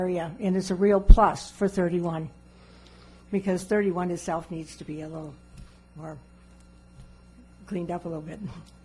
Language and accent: English; Wisconsin, United States; I'm from Wisconsin, and so being raised in Door County